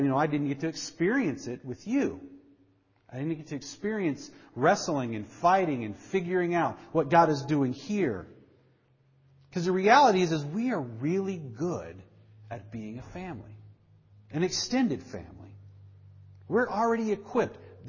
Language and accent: English; England, United Kingdom; now in United States; compared to your childhood growing up in England?